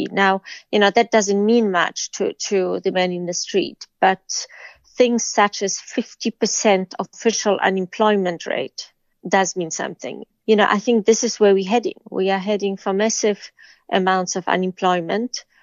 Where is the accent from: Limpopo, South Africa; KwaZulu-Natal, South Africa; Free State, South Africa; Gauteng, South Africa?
Gauteng, South Africa; Pretoria; English is a second language; I went to high school, Pretoria Girls High, and we had to kind of take care of ourselves. We didn't speak any English. We didn't speak Afrikaans.